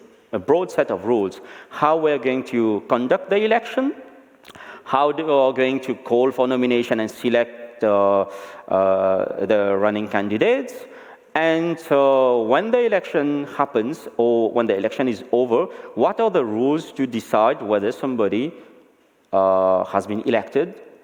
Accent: Mauritius; I'm from Mauritius. It's very far from here.

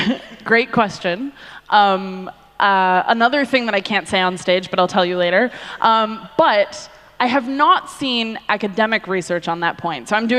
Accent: United States; now in Germany; So I'm American, obviously. I've been living in Germany for 3 years

